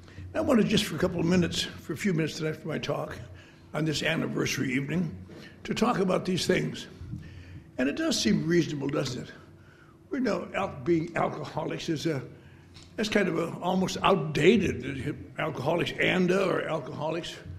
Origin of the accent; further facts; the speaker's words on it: Eau Claire, Wisconsin, United States; born there; When I was born in Eau Claire, there still was no answer for people like us.